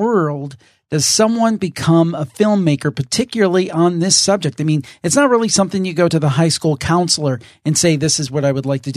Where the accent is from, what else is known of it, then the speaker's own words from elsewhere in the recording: Ohio, United States; we both, totally coincidentally, we're from Northern Ohio here